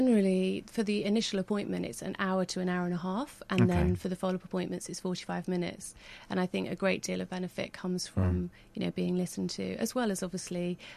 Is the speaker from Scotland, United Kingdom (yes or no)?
no; Wales, United Kingdom; also born or lived in London; now in Bristol, United Kingdom; So I'm actually from South Wales originally.